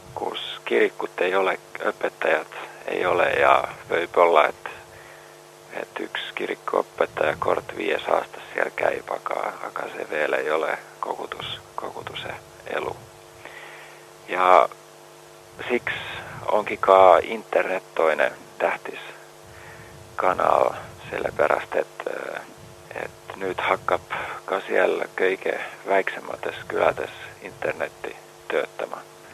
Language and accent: Estonian; Finland; Estonian is a second language; ise olen soomlane, ma nõukogude ajast natuke tean, sest et kui vene koolis Helsingis käisin